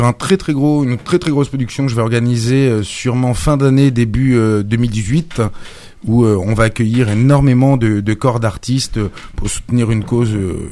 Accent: Bourgogne-Franche-Comté, France; À la base, je suis de la Nièvre, dans le Morvan.

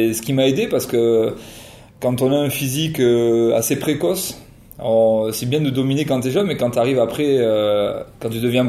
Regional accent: Pau, Nouvelle-Aquitaine, France; Un petit club à côté de Pau, donc, c'est là d'où je viens.

